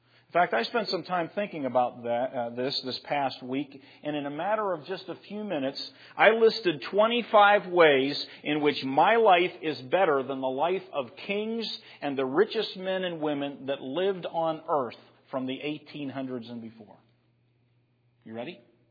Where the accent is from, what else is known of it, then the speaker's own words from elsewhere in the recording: Pittsburgh, Pennsylvania, United States; Remember, I'm from Pittsburgh.